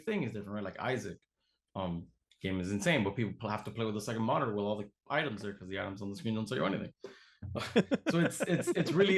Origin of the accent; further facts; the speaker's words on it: Cuba; He speaks Spanish. We speak Spanish. I'm from Cuba.